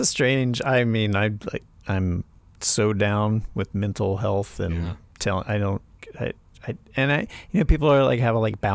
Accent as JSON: {"language": "English", "region": "the South", "country": "United States", "said": "But yeah, I'm from the South and just, it was not, no one did it."}